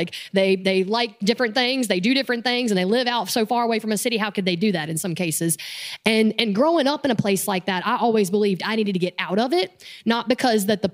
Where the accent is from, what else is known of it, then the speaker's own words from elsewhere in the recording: Roxboro, North Carolina, United States; So I live in Roxboro, North Carolina right now. I'm from Roxboro in Person County. It's an R+20 county.